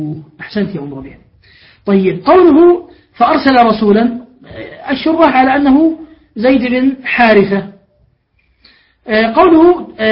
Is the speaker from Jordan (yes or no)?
yes; Jordan; بل والله بعضهم عندنا في الأردن يعني بنى بركة للسباحة